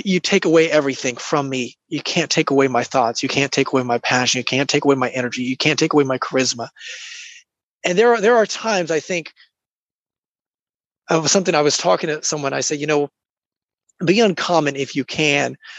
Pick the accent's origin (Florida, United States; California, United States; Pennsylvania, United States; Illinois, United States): Florida, United States; Jacksonville; Right now, I am from Florida, Jacksonville.